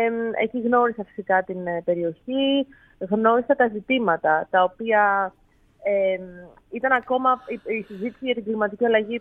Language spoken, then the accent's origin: Greek; Greece; also born or lived in Kenya; δεν είμαι από την Κένια προφανώς, είμαι Ελληνίδα, έζησα όμως πολλά χρόνια στην Κένια. Στις αρχές της δεκαετίας του 2000, δηλαδή πήγα εκεί το 2003 προς 4 και έμεινα αρκετά χρόνια